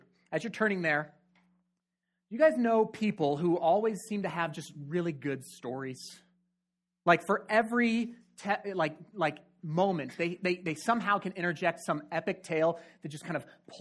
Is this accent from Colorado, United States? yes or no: yes; Colorado Springs, Colorado, United States; We grew up in Colorado Springs. Colorado Springs is a big city, but it's not big, okay?